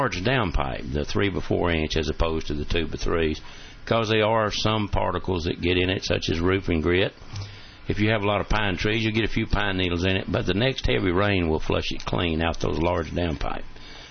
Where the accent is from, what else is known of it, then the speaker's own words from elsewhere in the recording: Chattanooga, Tennessee, United States; First off, let me tell you that I'm from Chattanooga, Tennessee.